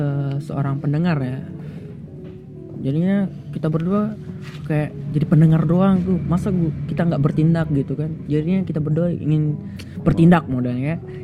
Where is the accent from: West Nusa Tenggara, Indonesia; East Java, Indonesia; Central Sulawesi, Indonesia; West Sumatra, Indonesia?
West Nusa Tenggara, Indonesia; Lombok; now in Yogyakarta, Indonesia; kuliah di Jogja. Stay di Jogja juga gitu. Gua asalnya Lombok. Gua anak rantauan gitu.